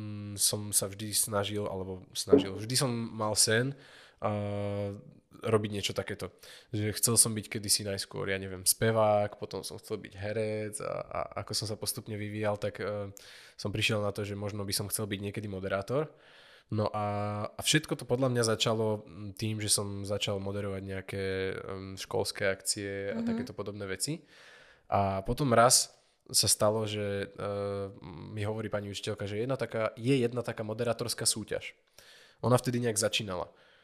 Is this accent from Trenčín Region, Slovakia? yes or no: yes; Púchov, Trenčín Region, Slovakia; ja som chalan z Puchova